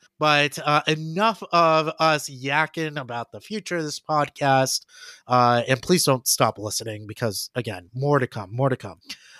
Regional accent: Las Vegas, Nevada, United States; Now, obviously, I grew up in Las Vegas, and we didn't really have like a Main Street, but my grandparents did live in Prescott, Arizona.

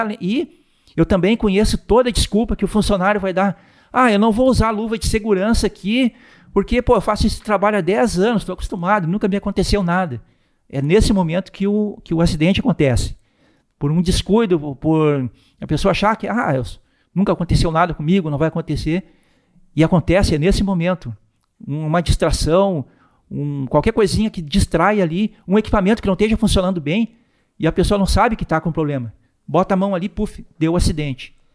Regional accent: Porto Alegre, Rio Grande do Sul, Brazil; also born or lived in Recife / Brasília / São Paulo / Curitiba; Eu sou gaúcho, daqui de Porto Alegre. Morei em várias cidades do Brasil. Já morei no Nordeste, em Recife, morei em Brasília, São Paulo, Curitiba e outras cidades menores também.

